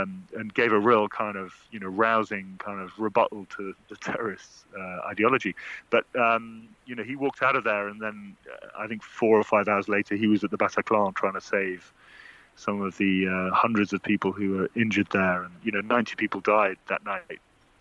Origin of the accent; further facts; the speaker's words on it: United Kingdom; as a Brit.